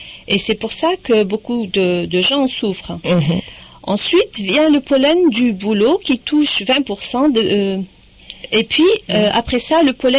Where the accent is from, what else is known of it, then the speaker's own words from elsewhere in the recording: Algeria; moved away; je suis originaire d'Algérie. Ça fait 16 ans que je vis à Saint-Ulpens, où j'ai suivi mon mari